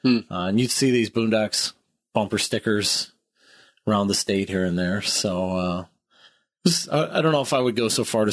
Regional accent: Williams, Iowa, United States; My dad would always tell people, like, we're from Williams, Iowa.

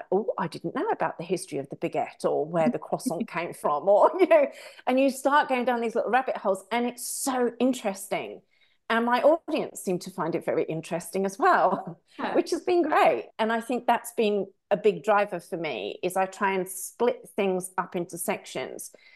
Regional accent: United Kingdom; I live in England for quite, or did, you know, I'm British.

